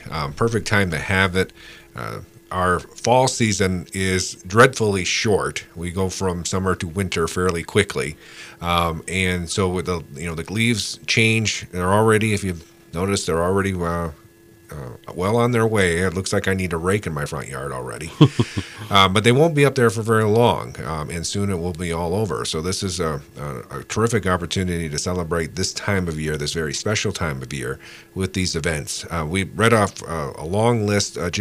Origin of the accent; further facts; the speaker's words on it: South West England, United Kingdom; I am not Finnish. I'm Cornish, mm-hmm.